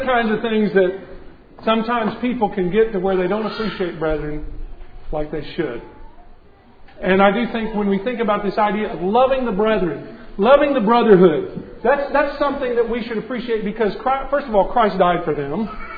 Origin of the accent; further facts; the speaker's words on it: San Antonio, Texas, United States; I grew up in San Antonio.